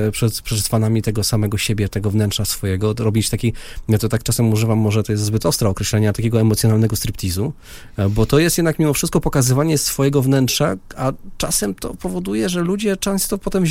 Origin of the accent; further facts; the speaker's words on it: Gdańsk, Pomeranian Voivodeship, Poland; Gdańsk to moje rodzinne miasto.